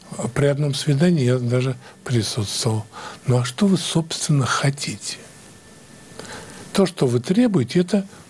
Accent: Moscow, Russia; Мы, москвичи, вот очень даже замечательно получилось

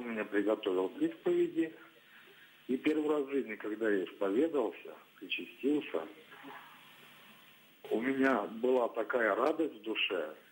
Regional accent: Krasnodar Krai, Russia; Я из Краснодарского края.

